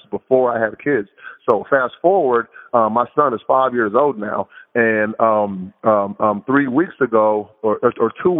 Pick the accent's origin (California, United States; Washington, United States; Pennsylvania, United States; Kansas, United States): Kansas, United States; Leavenworth; I'm originally from Leavenworth, Kansas, which is pretty much known for the federal penitentiary.